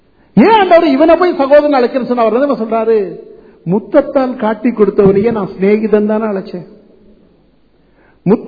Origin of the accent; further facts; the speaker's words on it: India; நான் இந்தியாவை சேர்ந்தவன்